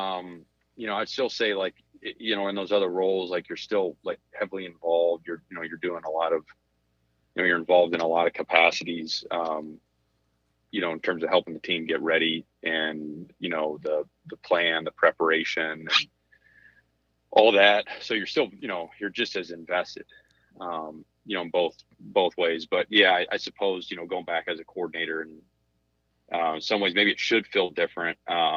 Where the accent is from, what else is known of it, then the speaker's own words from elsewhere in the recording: Atlanta, Georgia, United States; Yeah, I grew up in Atlanta, just south of Atlanta.